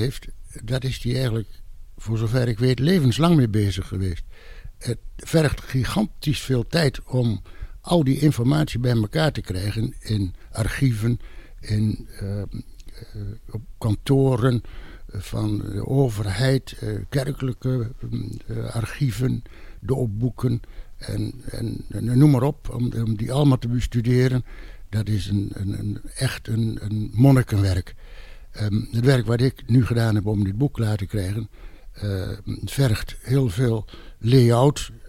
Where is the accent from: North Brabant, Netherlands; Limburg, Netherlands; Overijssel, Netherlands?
Overijssel, Netherlands; Den Ham; born there; Ik ben in Den Ham geboren. Vroeger kwam ik al veel in Noordmeer en Noordmeer.